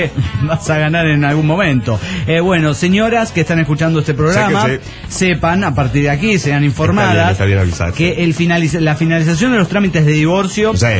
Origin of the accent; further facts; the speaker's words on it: Mexico City, Mexico; del DF Mexicano.